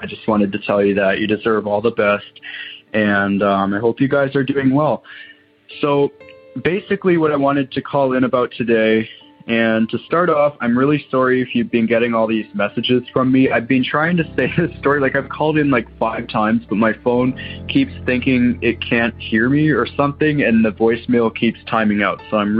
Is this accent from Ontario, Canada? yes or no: yes; Waterloo, Ontario, Canada; I'm from Waterloo, Ontario, Canada.